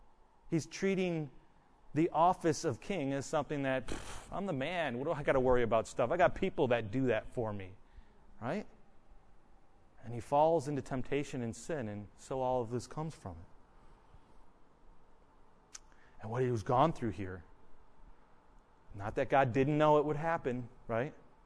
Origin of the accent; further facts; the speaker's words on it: Buffalo, New York, United States; born there; And I wouldn't be sad that I was born in Buffalo.